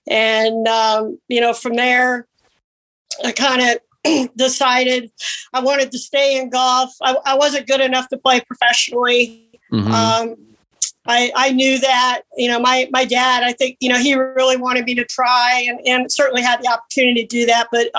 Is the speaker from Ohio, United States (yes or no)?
yes; Ohio, United States; And, yeah, I grew up in Ohio. My father went to Ohio State.